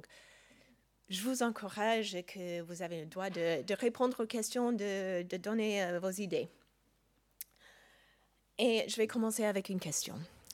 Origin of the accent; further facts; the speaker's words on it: United States; now in France; Je suis citoyenne des États-Unis, mais j'habite en France depuis 20 ans.